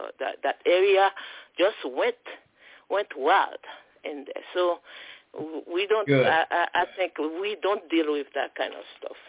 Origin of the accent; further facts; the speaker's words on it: Haiti; now in Toronto, Canada; I'm from Haiti. I have like one comment. I'm in Toronto, buddy. In Canada.